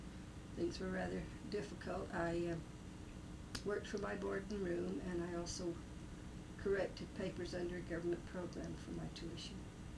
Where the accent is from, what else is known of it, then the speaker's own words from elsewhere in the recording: Wanship, Utah, United States; born there; now in Colville, United States; Well, let's see, I was born in Wanship, Utah, and I moved here to Colville.